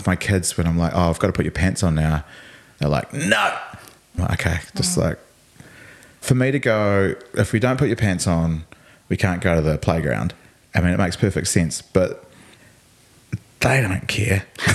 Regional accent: South Island, New Zealand; So Dad is Palangi, Mum is Tongan. We grew up in the South Island.

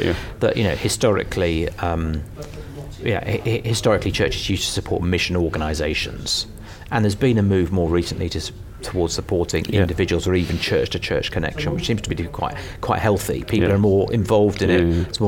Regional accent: London, United Kingdom; accent: London; This is a bit of an aside, but when I grew up, I had a London accent. My parents were all EastEnders

